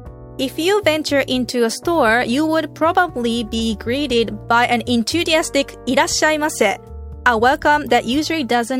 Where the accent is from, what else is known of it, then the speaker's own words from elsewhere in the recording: Japan; first language Japanese; English is a second language; we know how to speak Japanese. Then like when I learned English, like that was the first time I understand, like, you know, language